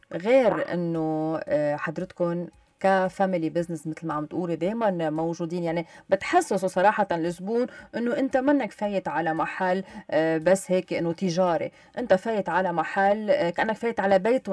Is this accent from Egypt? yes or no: no; Lebanon; ببلد مثل بلدنا لبنان يعني ما في استقرار بلبنان، ولا مرة عشنا هذا الاستقرار،